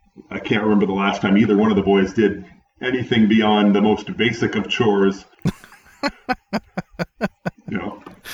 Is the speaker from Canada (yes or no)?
yes; Canada; I'm not actually from Boston. I just spend a lot of time here. I'm another cursed Canadian.